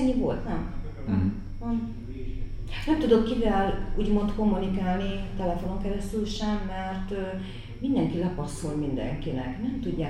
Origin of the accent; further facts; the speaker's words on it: Budapest, Hungary; én pesti vagyok, nekem csak oda kellett menni és haza